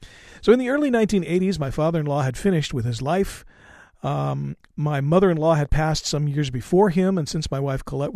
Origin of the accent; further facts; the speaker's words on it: Montana, United States; And even though I am from Montana, at the time I hardly ever seen a sheep